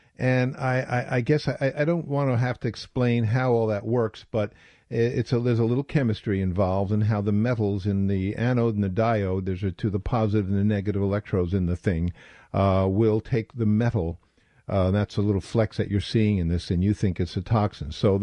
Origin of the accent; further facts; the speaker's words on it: New York, United States; And as a New Yorker, you know, there was controversy when they put aside Central Park.